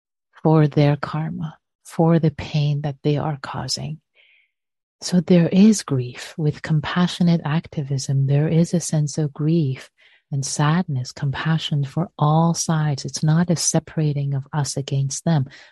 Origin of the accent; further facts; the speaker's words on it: Iran; as many of you know, I am Iranian. I was born in Iran, and there are very challenging times right now in my country of birth.